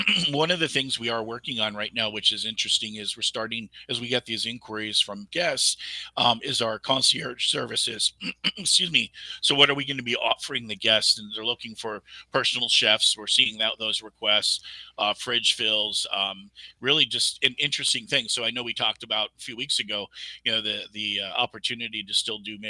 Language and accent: English; Houston, Texas, United States; you know, I'm from Houston, Texas, and I've never been there.